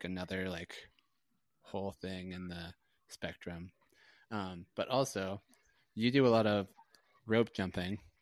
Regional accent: Tahoe, United States; born there; I was born in Tahoe, right?

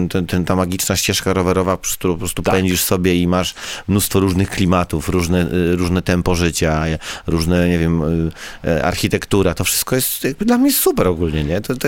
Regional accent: Pruszcz Gdański, Pomeranian Voivodeship, Poland; No ja jestem z Pruszcza.

